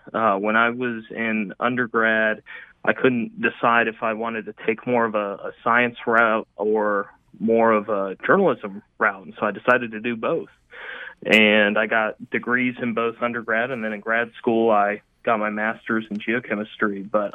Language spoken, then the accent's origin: English; Charlotte, North Carolina, United States; I was born and raised in Charlotte, and I thought I had a pretty good feel for what was around me